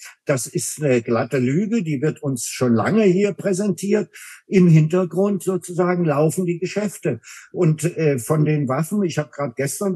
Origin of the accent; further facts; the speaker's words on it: Berlin, Germany; Ich bin ja Berliner